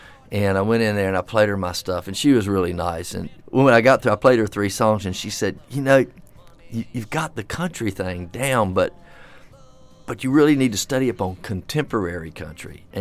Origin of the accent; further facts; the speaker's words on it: Tallahassee, Florida, United States; Well, I'm from Tallahassee. I'm a seventh generation Floridian, and I'm from Tallahassee, Florida.